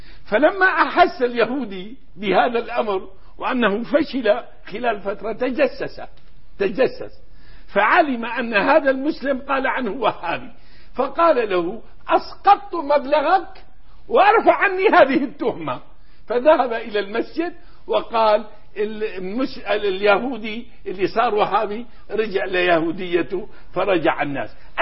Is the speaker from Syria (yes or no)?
yes; Syria; باعتباري شامي